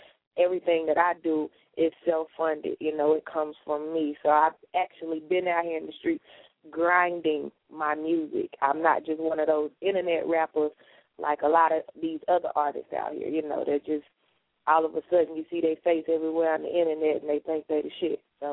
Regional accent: Charlotte, North Carolina, United States; I'm from Charlotte, North Carolina. I've been doing music pretty much since I was able to talk.

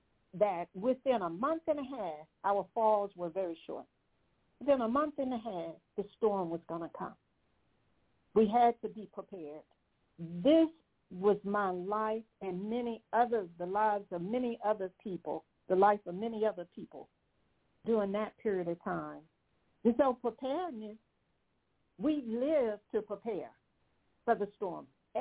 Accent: North Carolina, United States; And I grew up, and I have said this before, I grew up in Western North Carolina.

